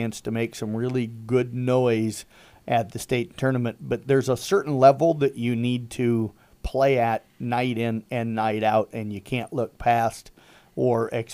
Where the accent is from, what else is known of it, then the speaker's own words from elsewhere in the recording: Iowa, United States; I went to Dow City year-end, graduated before they combined, but my hometown's a part of that school district